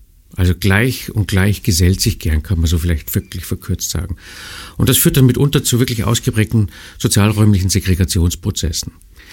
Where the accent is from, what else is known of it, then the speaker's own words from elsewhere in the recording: Munich, Bavaria, Germany; ich bin in München groß geworden, wenngleich nicht dort geboren. Ich habe dann in München auch studiert, Geografie, politische Wissenschaften und Raumplanung, Raumordnung auf Diplom.